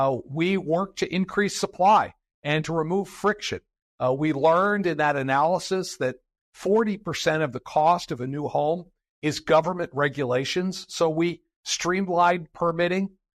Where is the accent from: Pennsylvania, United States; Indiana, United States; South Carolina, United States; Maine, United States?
Pennsylvania, United States; I was a ninth grader growing up in Pennsylvania